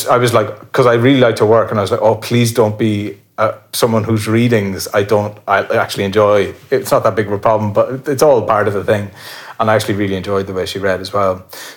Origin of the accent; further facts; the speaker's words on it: Ballymahon, County Longford, Ireland; I'm from Ballymahon.